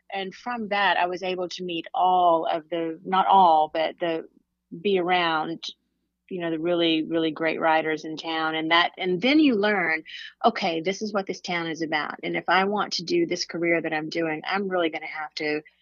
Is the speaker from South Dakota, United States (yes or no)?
no; Oklahoma, United States; now in Nashville, United States; Nashville's quite a bit larger than my hometown, living in Oklahoma.